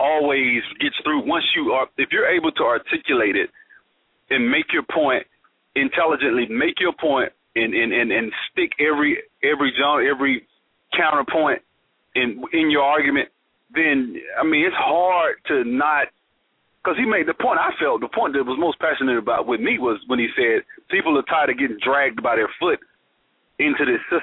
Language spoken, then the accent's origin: English; Alabama, United States; I was born and raised in Alabama, played basketball at Tuskegee University